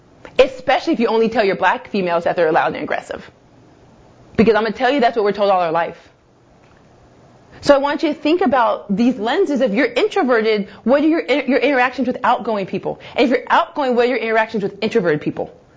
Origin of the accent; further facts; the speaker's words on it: Arizona, United States; Oh, by the way, I'm from Arizona, right by the border.